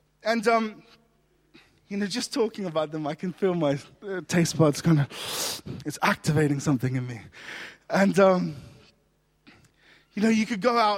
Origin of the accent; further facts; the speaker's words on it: Australia; now in United Kingdom; this is how I know I'm British now. Because as an Australian, I would have just walked right up to that tree